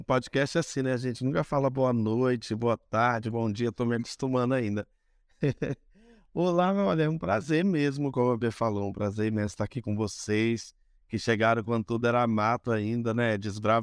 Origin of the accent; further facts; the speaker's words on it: Volta Redonda, Rio de Janeiro, Brazil; Mas eu não sou do Rio, eu sou do interior do estado, Volta Redonda